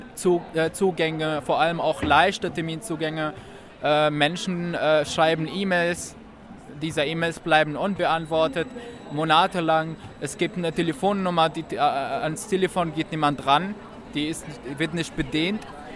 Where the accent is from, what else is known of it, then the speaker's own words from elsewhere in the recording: Syria; now in Germany; Also ich bin 2015 aus meiner Heimat, also eigentlich 2013 aus Syrien vertrieben worden, aufgrund meiner politischen Einstellung dort. Und bin dann 2015, habe mich dann auf dem Weg hierher nach Deutschland gemacht.